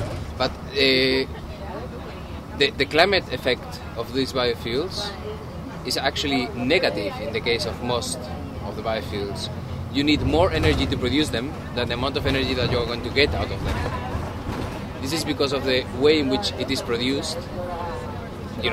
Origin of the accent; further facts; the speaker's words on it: Spain; from Spain.